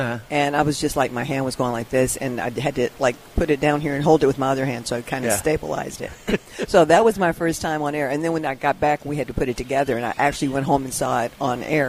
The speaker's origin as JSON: {"language": "English", "town": "Detroit", "region": "Michigan", "country": "United States", "said": "Uh-huh. Detroit, Michigan, near 8 Mile Road. You know, the movie 8 Mile, and I know that world well. It was a great place to live."}